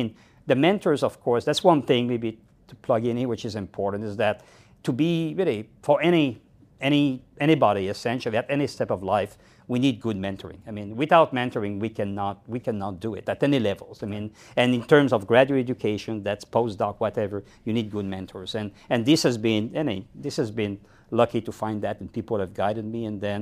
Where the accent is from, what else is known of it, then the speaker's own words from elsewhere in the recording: Quebec City, Quebec, Canada; first language fr; English is a second language; moved away as an adult; now in Atlanta, United States; I'm not from the U.S. I'm French-Canadian. My first language is French.